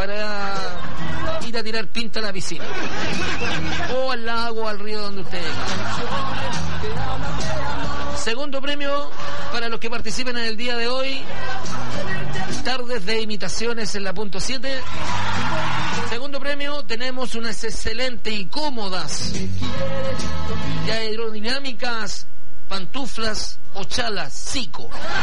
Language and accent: Spanish; Viña del Mar, Valparaíso, Chile